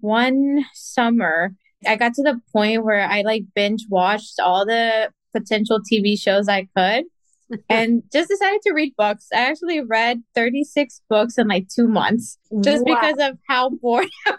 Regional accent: Baytown, Texas, United States; So my parents are originally from Mexico. I was actually born and raised here in Texas, Baytown specifically. So I've been there my whole life, and now I actually live in Clear Lake.

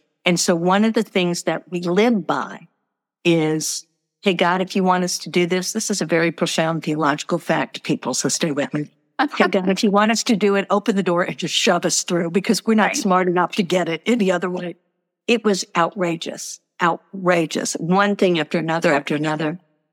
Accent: New Orleans, Louisiana, United States; And as a sophomore in high school, growing up in New Orleans, it was like, stop.

